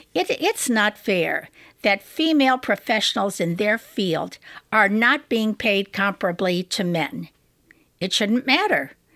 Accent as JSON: {"language": "English", "region": "the South", "country": "United States", "lives_now": "New York, United States", "said": "I'm also from the South"}